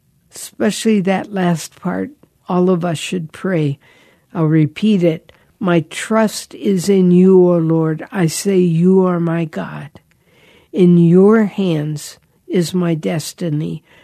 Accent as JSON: {"language": "English", "region": "Pennsylvania", "country": "United States", "tie": "born or raised there", "said": "Because I grew up in Pennsylvania, I had heard a lot of her."}